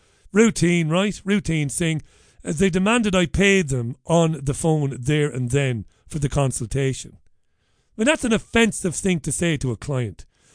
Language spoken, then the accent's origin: English; Waterford, Munster, Ireland; I grew up in Ballybeg and then later on Browns Road, Belvedere Drive in Waterford